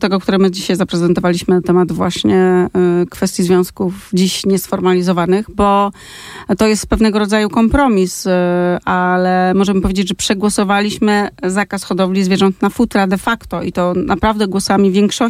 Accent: West Pomeranian Voivodeship, Poland; Ja pochodzę z województwa zachodniopomorskiego

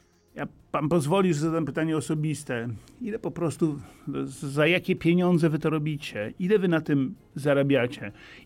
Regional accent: Warsaw, Masovian Voivodeship, Poland; na przykład w Warszawie, obaj jesteśmy z Warszawy

